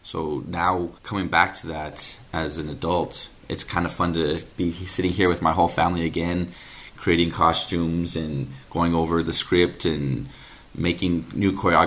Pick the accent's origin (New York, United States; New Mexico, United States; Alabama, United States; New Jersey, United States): New Mexico, United States; Albuquerque; Growing up in Albuquerque, I loved it.